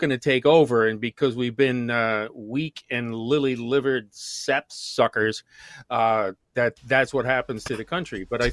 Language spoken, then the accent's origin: English; New Jersey, United States; now in New York City, United States; Yeah, I'm right here in New York City. I know I'm originally from the Jersey Shore, and there was a nuclear plant down there